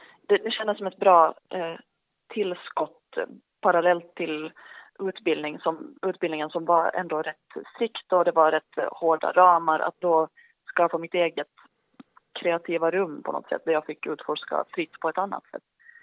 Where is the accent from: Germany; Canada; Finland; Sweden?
Finland; Vaasa, Ostrobothnia; speciellt som finlandssvensk, det finns ju otroligt mycket kultur där för att den har varit en relativt liten stad.